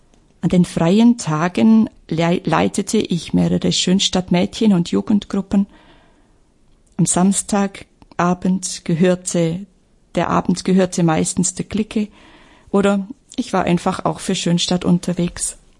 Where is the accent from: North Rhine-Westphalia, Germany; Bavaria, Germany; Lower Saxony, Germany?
Bavaria, Germany; Illerberg; Meine Heimat ist Illeberg, ein Dorf zwischen Neu-Ulm und Memmingen. Ich wuchs in einer religiösen Familie mit 4 Geschwistern auf.